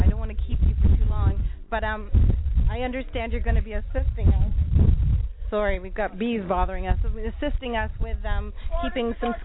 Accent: United Kingdom; the history of it actually came from England, and I'm British, so I'm kind of proud of it.

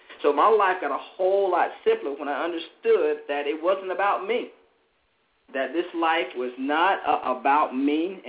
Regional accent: Greenville, Alabama, United States; leaving my hometown, Greenville, Alabama, and being a star and then getting on campus

